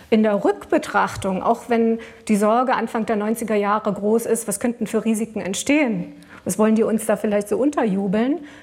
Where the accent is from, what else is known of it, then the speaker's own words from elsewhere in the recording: East Germany, Germany; vielleicht auch als Ostdeutsche würde ich sagen